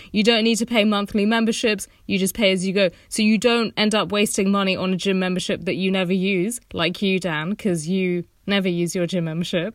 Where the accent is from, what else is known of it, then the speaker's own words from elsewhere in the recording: United Kingdom; is this because I'm a Brit and you're being an over-sherry American?